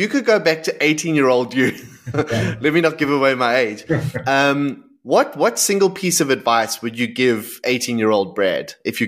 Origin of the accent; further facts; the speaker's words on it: South Africa; Gentlemen, as a fan and as a friend and as a South African, I'm just really grateful for the work you're doing.